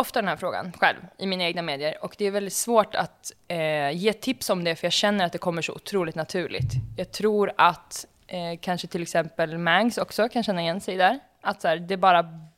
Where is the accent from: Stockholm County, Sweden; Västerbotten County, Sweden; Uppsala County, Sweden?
Uppsala County, Sweden; Uppsala; born there; Jag är ju född i Uppsala och har väldigt mycket vänner där